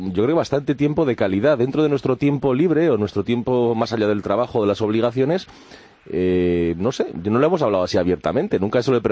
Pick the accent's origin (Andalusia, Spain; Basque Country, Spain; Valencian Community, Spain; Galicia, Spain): Basque Country, Spain; de ser hombre y de ser padre y de dos hijos, soy vasco.